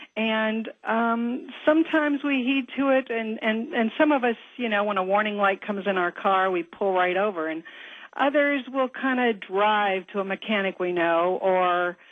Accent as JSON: {"language": "English", "region": "California", "country": "United States", "tie": "born or raised there", "also_born_or_lived": "South Dakota", "said": "I'm from South Dakota, but I was raised in and did my education in California."}